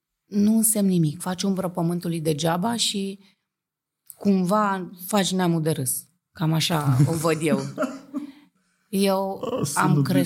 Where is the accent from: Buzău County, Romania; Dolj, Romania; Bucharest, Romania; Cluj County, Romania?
Bucharest, Romania; fără să știu că totul e fake și că eu sunt de la București, n-am știut niciodată